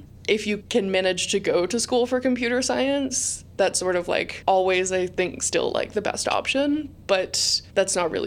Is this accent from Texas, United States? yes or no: yes; Houston, Texas, United States; now in Portland, United States; I'm originally from Houston